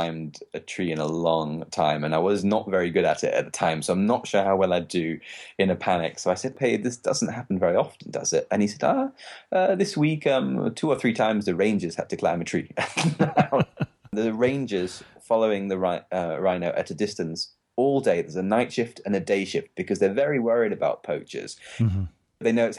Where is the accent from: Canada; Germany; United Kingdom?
United Kingdom; England; now in Austria; I'm from England where there's a Premier League football league